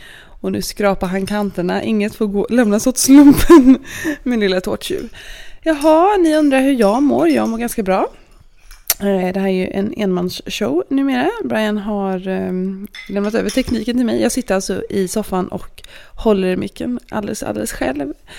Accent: Örebro, Örebro County, Sweden; Oare, vi är örebroare.

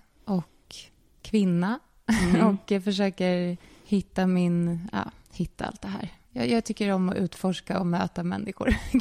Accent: Lidingö, Stockholm County, Sweden; Jag är uppväxt på Lidingö.

